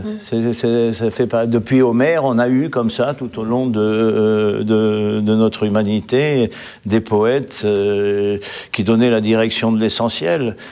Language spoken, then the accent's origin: French; Nice, Provence-Alpes-Côte d'Azur, France; born there; moi je suis né à Nice